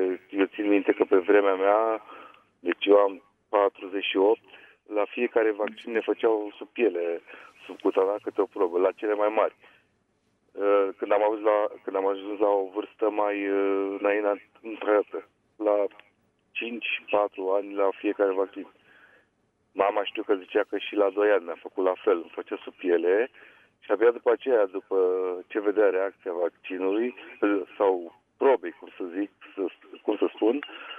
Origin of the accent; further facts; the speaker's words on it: Ploiești, Prahova, Romania; și sunt din Ploiești.